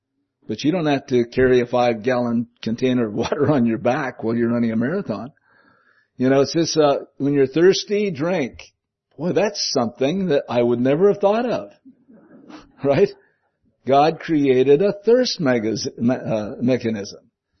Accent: Chinook, Montana, United States; I grew up with in Chinook, Montana, and there was a girl in our class called Helen.

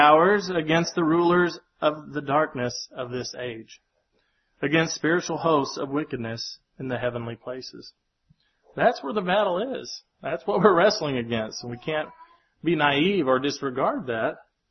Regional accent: Kentucky, United States; I grew up in Kentucky, and it's a, you know, feud between, Eastern Kentucky and West Virginia families.

